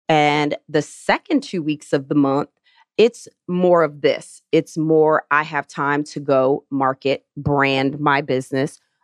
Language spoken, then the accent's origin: English; New Jersey, United States; And I wasn't taught that when I was growing up in New Jersey.